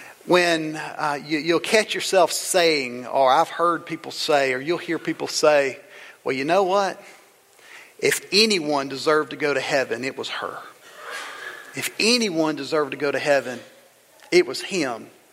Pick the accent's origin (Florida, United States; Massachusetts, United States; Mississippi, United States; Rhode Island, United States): Mississippi, United States; I grew up in South Mississippi, so I grew up fighting this idea that that there's a way that you just ought to grow up to live.